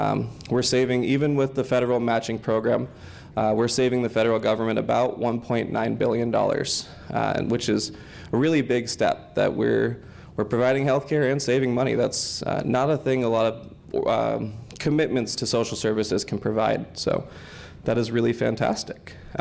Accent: Creswell, Oregon, United States; I grew up in Creswell. I went to University of Oregon where I studied political science. So I've spent my life here in Lane County

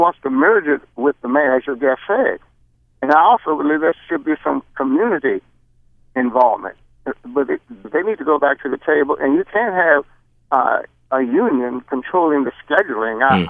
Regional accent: Baltimore, Maryland, United States; Although I live in Ellicott City, I grew up in Baltimore. I have a lot of family in Baltimore, and I spend a lot of time in Baltimore.

